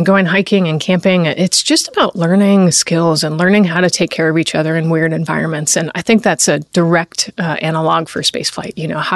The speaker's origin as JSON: {"language": "English", "region": "Colorado", "country": "United States", "tie": "born or raised there", "said": "And growing up in Colorado, you know, right there next to the Air Force Academy, the Air Force pilot, that all seemed like the right direction to go."}